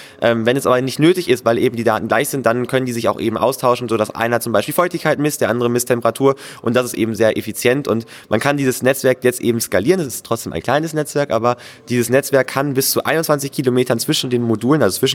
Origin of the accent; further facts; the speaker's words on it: Bremen, Germany; Wir kommen eben aus Bremen, wir hatten eine sehr weite Anreise